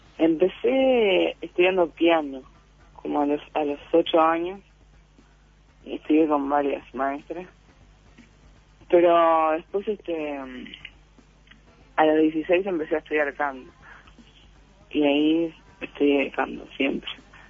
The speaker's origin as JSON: {"language": "Spanish", "region": "Montevideo", "country": "Uruguay", "tie": "born or raised there", "also_born_or_lived": "Argentina / Mexico", "said": "Nací en Argentina, pero al poquito tiempo me fui a vivir a México. Y después, en el año 95 me vine a Uruguay."}